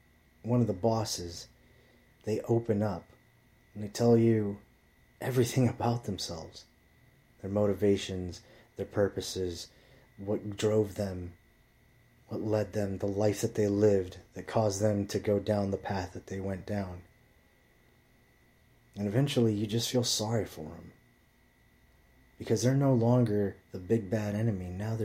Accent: Huntington Beach, California, United States; And again, Huntington Beach is my hometown.

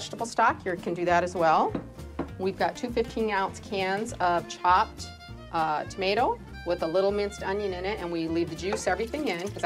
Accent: Le Mars, Iowa, United States; now in Sioux City, United States; I'm not originally from Sioux City. I'm a Midwestern girl, lived in Lamar's and, you know, transplanted here.

